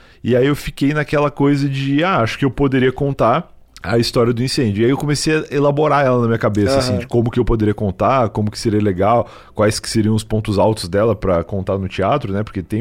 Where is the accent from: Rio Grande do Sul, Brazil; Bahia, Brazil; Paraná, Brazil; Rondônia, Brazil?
Rio Grande do Sul, Brazil; now in São Paulo, Brazil; quando eu vim pra São Paulo, eu vim do Rio Grande do Sul pra cá, lá fazia 6 graus